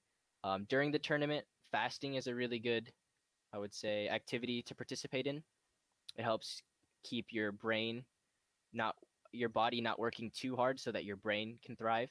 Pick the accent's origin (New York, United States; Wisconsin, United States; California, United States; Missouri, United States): Missouri, United States; I would say I was one of the better FIFA players in my hometown in Missouri.